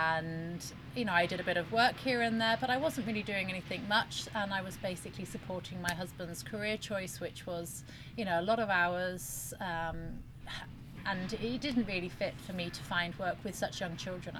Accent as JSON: {"language": "English", "region": "England", "country": "United Kingdom", "moved": "as an adult", "lives_now": "Switzerland", "said": "I am from England, yes. So we actually moved here about 9 years ago, nearly 9 years ago now."}